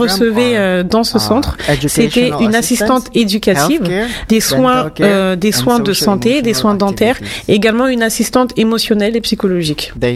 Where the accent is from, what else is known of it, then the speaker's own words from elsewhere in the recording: Philippines; French is a second language; j'ai 24 ans et c'est ma première fois en France. Je viens des Philippines